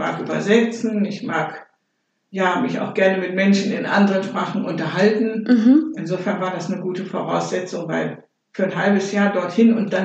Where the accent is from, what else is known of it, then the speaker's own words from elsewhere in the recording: Hamburg, Germany; sie ist mit mir nach Hamburg, wo ich herkomme